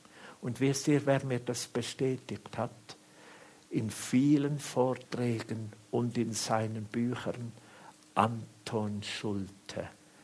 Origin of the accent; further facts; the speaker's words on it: Switzerland; und hat meinen Dialekt eben auch gerade gekannt, dass ich Schweizer bin.